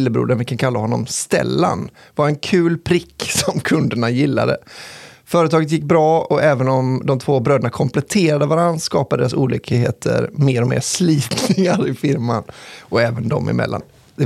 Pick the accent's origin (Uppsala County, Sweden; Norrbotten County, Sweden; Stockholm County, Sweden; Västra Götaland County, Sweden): Västra Götaland County, Sweden; här är en historia från en lagom stor stad i Bohuslän. Mm. Där jag är från.